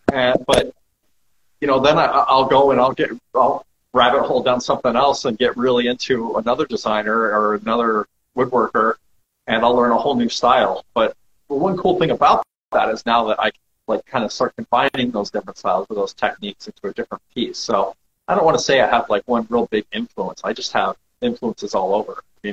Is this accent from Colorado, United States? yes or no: yes; Colorado, United States; So okay, I grew up in Colorado, which is pretty landlocked.